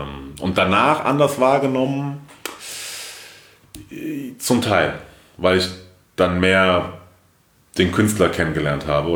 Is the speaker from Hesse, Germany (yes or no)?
yes; Frankfurt, Hesse, Germany; Nee, ich bin in Frankfurt groß geworden.